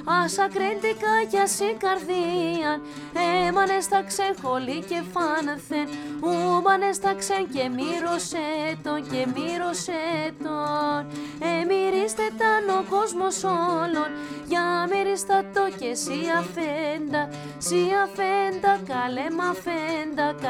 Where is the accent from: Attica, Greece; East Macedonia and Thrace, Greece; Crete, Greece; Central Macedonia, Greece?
Attica, Greece; Nikaia; Εμείς μεγαλώσαμε στην Οίκια, στην Κοκκινιά. Οπότε εκεί πέρα είναι μια γειτονιά που έχει και μικρασιάτες όπως είμαστε και εμείς, αλλά και πολλούς ποντίους.